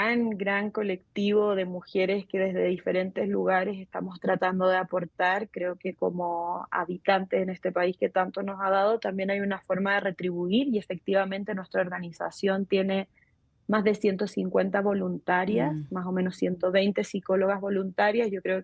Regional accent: Chile; moved away as an adult; now in Mexico; Soy chilena y hace 9 años resido en México

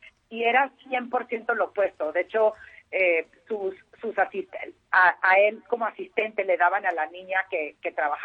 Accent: El Paso, Texas, United States; yo crecí en El Paso.

